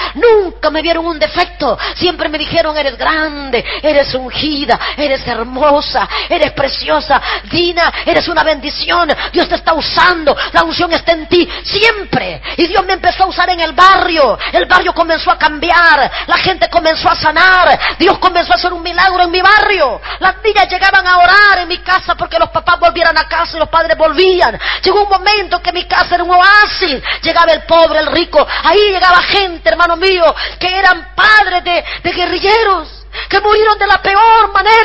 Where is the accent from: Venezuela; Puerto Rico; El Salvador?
El Salvador; Lloré por mi tierra, lloré por la República Salvadoreña.